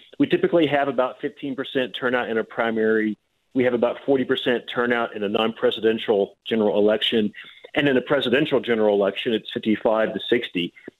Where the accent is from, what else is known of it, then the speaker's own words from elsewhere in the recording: Paducah, Kentucky, United States; I grew up in Paducah. I registered to vote in Paducah, and then I went to college in Louisville. And I chose to stay a resident of McCracken County and vote there